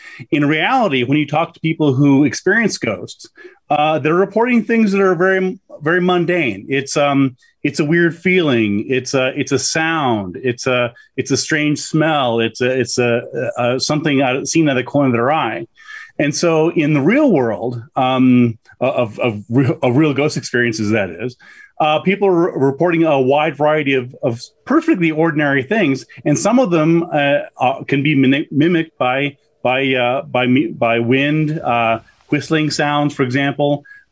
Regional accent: New Mexico, United States; I did a book on mysterious New Mexico, which is in my home state of New Mexico.

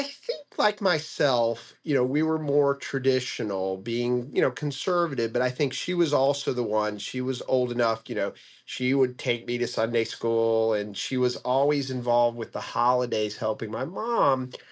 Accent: Norfolk, Virginia, United States; growing up in Norfolk, another Southern, even smaller Southern community

